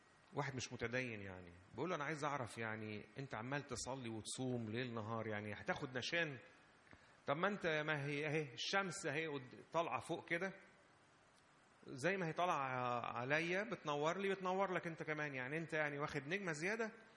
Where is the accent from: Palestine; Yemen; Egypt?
Egypt; احنا ساعات كمصريين شويه بقى عندنا لما نضحك شويه نقول اللهم اجعله خير